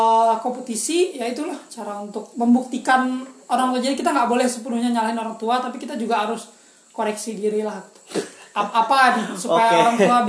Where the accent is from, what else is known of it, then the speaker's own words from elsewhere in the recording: Sanggau, West Kalimantan, Indonesia; Dulu di daerahku, di Sanggau, itu kami sering main Swarnet.